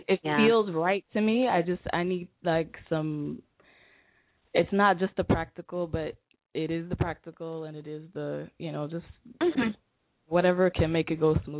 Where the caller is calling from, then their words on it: New York, United States; I'm calling from New York.